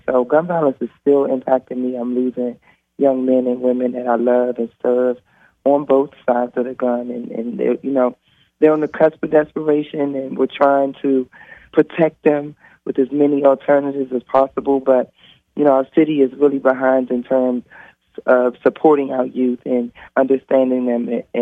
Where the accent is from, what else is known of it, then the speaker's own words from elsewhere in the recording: Washington, District of Columbia, United States; When I was born in D.C., my hometown, Howard University Hospital in 1989, we were the murder capital.